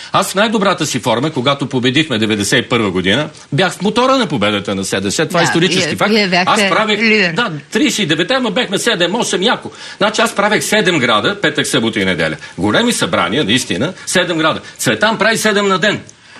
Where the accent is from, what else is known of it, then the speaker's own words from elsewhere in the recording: Sofia, Sofia City, Bulgaria; born there; Аз, Илиянче, както знаеш, съм се родил на ПП на София, 50-та година, и имам къща в София от 907-ма.